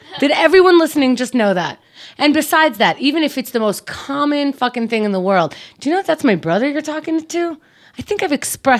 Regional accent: New York, United States; accent: New York; I just realized how much my New York accent comes out when people do anything close to douchey to my brothers.

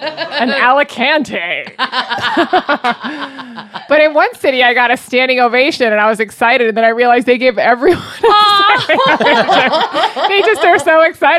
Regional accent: California, United States; born there; also born or lived in Spain; I was born in California.

